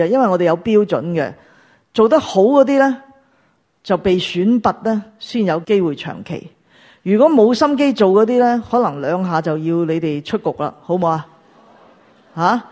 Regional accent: China; 你不要以为你我们中国人最威水

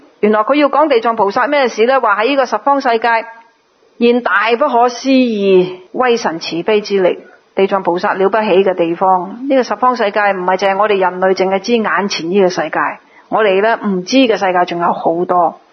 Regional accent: Guangdong, China; accent: Cantonese; 我们广东话叫做要死啦。

